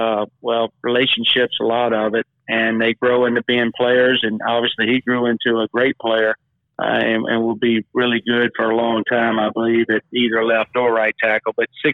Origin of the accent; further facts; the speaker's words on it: Louisiana, United States; You know, so many of my good friends are still down that way.